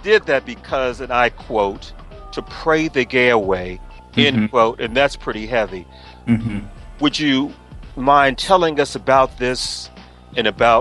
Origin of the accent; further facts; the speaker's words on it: Washington, District of Columbia, United States; I'm a native Washingtonian